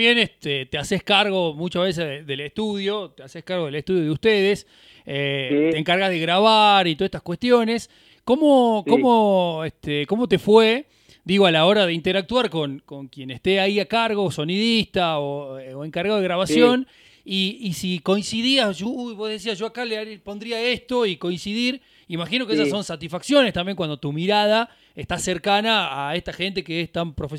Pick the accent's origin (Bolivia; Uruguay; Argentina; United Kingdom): Uruguay; Soy de Uruguay, vengo a hacer la nota, voy adelante.